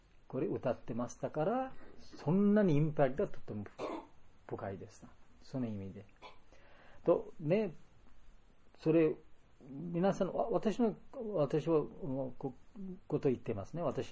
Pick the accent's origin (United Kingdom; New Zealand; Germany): Germany; Japanese is a second language; 私は少しドイツ出身で歌えますから